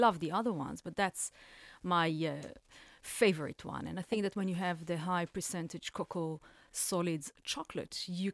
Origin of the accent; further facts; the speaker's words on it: Israel; It's actually an Israeli name. I'm from Israel originally.